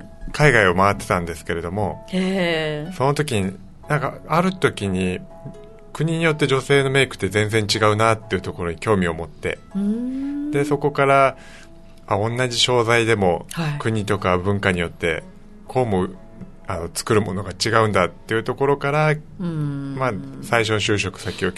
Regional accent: Tokyo, Japan; now in Okinawa, Japan; 東京出身です。

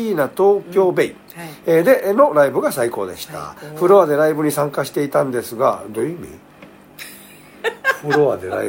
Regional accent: Okinawa, Japan; moved away as an adult; now in Chiba, Japan; 沖縄から出て一番初めに驚いたことが日本そば屋さんの多さでした。18年沖縄に住んでそばといえば沖縄そばだったので

